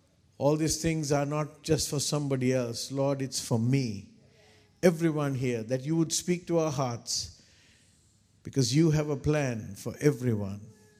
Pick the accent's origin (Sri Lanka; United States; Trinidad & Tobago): Sri Lanka; English is a second language; You see, I'm not a missionary. I'm a national from Sri Lanka.